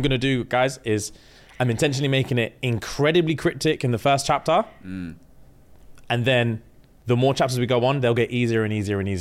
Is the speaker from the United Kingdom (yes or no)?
yes; England, United Kingdom; So I grew up in England.